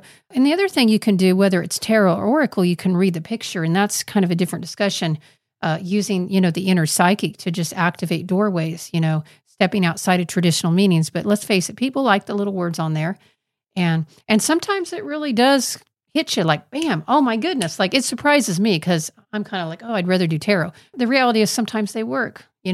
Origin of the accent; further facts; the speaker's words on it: Kansas, United States; I'm from the Bible Belt because I'm from Kansas